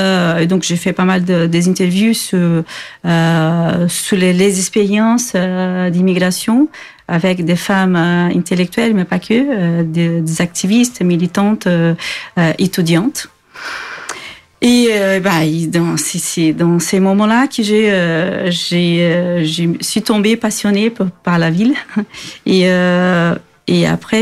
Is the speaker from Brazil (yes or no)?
yes; South Region, Brazil; je suis brésilienne, je suis née au sud du Brésil.